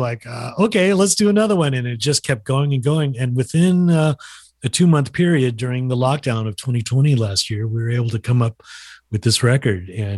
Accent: Santa Maria, California, United States; which was in my hometown of Santa Maria, California. Coming from a Filipino background, you know, it was always food and music.

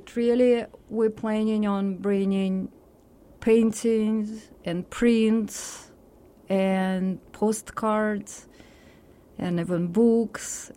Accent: Saint Petersburg, Russia; when we came all the way from St. Petersburg and suddenly see a certain gems in our city

